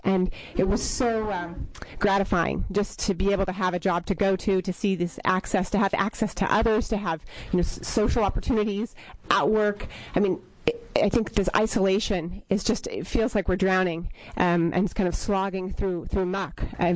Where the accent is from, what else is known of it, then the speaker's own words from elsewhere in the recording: Virginia, United States; also born or lived in Massachusetts; now in Oregon, United States; I moved from Washington, D.C. metro area 13 years ago. It was actually the state of Virginia where I grew up, and in Massachusetts.